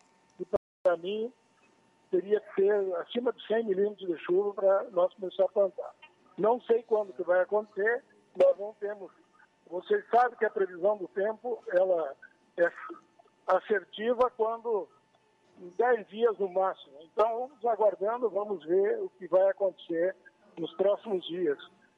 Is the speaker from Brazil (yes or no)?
yes; Brazil; vamos acreditar, como brasileiro que somos, no nosso país.